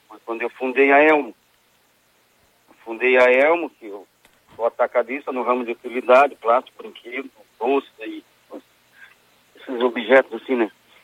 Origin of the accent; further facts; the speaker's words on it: Lauro Müller, Santa Catarina, Brazil; now in Joinville, Brazil; Não, sou natural de Lauro Miller.